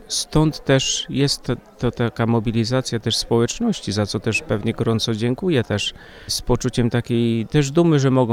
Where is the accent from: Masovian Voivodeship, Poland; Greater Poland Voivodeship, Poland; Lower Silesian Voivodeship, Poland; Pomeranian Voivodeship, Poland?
Lower Silesian Voivodeship, Poland; Strzelin; Tak pochodzimy ze Strzelina obydwaj